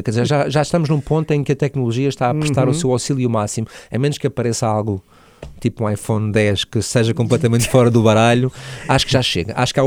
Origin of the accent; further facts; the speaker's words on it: Madeira, Portugal; isto é uma questão de pronúncia, sou madeirense